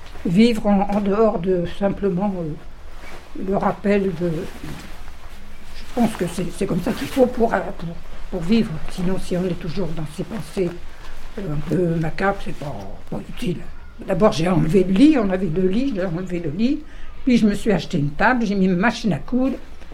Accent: Gennevilliers, Île-de-France, France; Je le connaissais avant parce que je suis toujours de Gennevilliers.

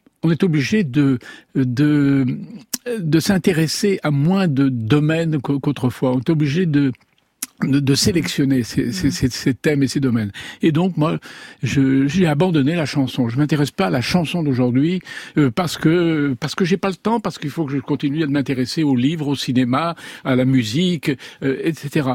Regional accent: Lyon, Auvergne-Rhône-Alpes, France; J'ai dit je viens de Lyon.

